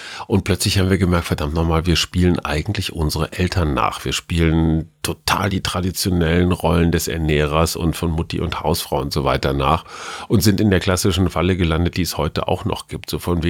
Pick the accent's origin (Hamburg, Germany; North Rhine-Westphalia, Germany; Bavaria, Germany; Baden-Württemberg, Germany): North Rhine-Westphalia, Germany; Münster; Ja, ich denke immer ans Radfahren als Münsteraner.